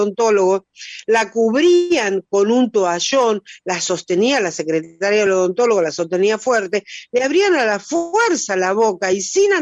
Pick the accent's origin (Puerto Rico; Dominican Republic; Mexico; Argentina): Argentina; Nosotros como argentinos entregamos la enseñanza homeopática